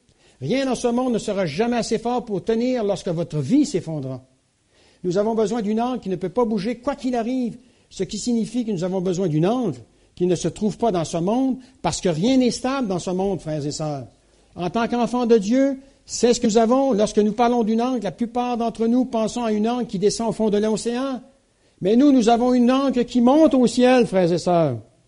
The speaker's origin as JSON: {"language": "French", "region": "Quebec", "country": "Canada", "said": "moi je viens du Québec, donc je vais vous parler de ce que je connais."}